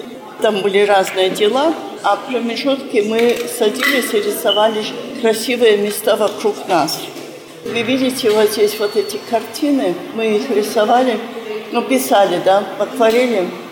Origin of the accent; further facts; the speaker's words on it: Australia; moved away; И вообще-то я из Австралии, но попала на Святую Землю в 86 году. И Святая Земля стала, конечно, моим главным домом.